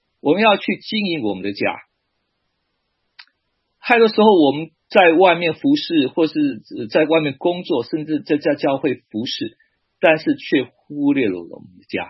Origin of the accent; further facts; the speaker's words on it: China; 我们中国人都知道